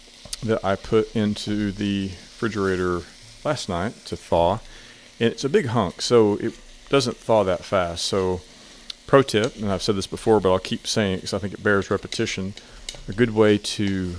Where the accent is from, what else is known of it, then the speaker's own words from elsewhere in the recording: Oklahoma, United States; And I like beans in my chili, and for some Texans, those are fighting words, but I'm from Oklahoma.